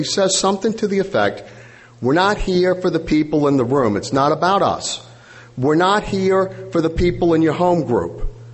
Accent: Louisiana, United States; and I'm from Louisiana, people scream into microphones. Some of them speak French.

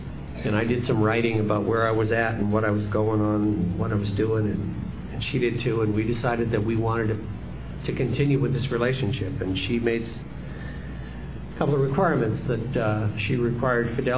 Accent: Canada; I had an opportunity to go to Vancouver, to go back to my home country for business purposes.

